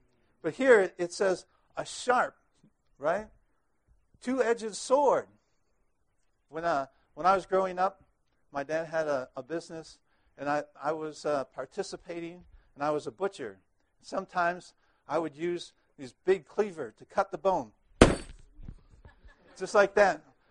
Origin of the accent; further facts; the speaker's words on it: Ann Arbor, Michigan, United States; I'm from Ann Arbor, Michigan.